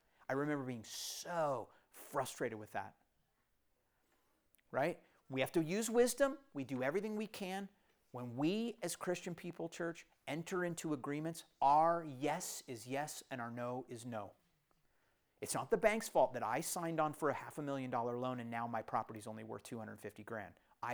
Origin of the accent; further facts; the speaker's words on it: California, United States; because we're from the Silicon Valley, you know, we're from the San Francisco Bay Area, housing there is insane. I mean, it is crazy pricing. And we grew up with it